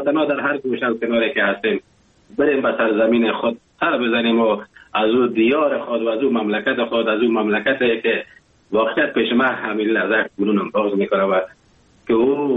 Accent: Afghanistan; now in Germany; وقتی زمانی که من از افغانستان بر آمدم و کشور آلمان آمدم

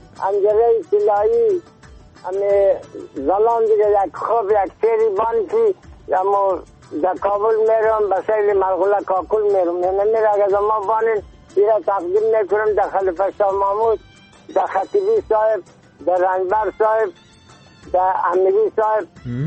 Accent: Bamyan, Afghanistan; ولسوالی ما کامل، ولایت ما بامیان. یعنی … در سنجی 83 ساله

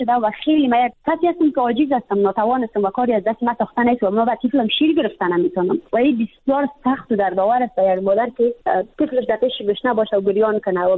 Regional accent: Badakhshan, Afghanistan; وقتی که پرسان کرد که از کجا هستی، گفتم از افغانستان. گفت از کجای افغانستان هستی؟ گفتم از بدخشان.

